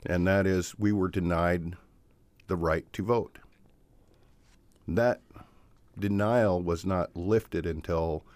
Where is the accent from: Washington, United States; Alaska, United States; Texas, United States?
Alaska, United States; Chickaloon; and I'm from Chickaloon, and we issued driver's license, registration, and license plates for our vehicles.